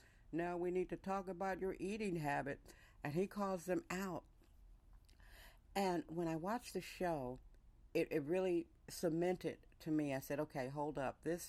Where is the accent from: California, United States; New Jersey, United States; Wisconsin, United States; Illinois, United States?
California, United States; And being a Californian, a sizist one, I admit, I wasn't that big on eating all that stuff.